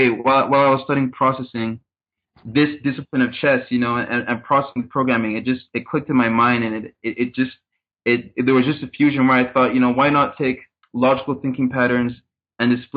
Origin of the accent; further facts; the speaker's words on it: Netherlands; during my time growing up in the Netherlands